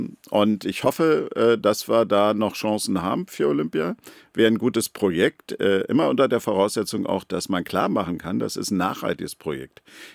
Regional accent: Berlin, Germany; Ich bin ja geborener Berliner und überzeugter Berliner. Kann mir gar nicht vorstellen, woanders zu leben.

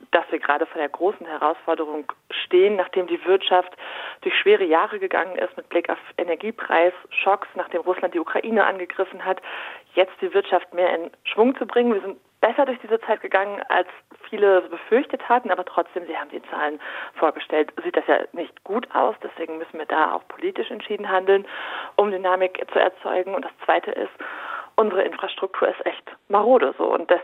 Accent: North Rhine-Westphalia, Germany; Ich komme aus Nordrhein-Westfalen, da ist eine Autobahnbrücke gesprengt worden

